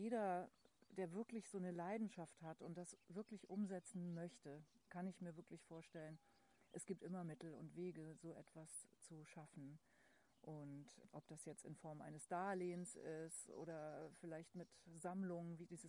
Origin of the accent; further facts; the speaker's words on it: Hesse, Germany; also born or lived in Hamburg; Ursprünglich komme ich aus Hessen